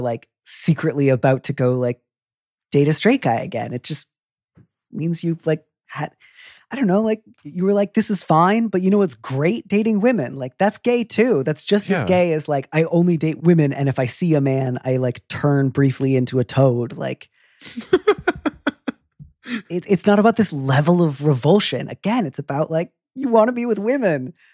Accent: Midwest, United States; I'm from the Midwest. I don't yell. It's not in my blood.

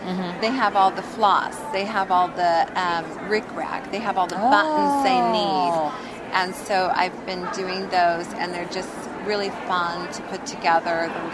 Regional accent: San Diego, California, United States; I grew up in San Diego, and it's really fun to see all the seasons.

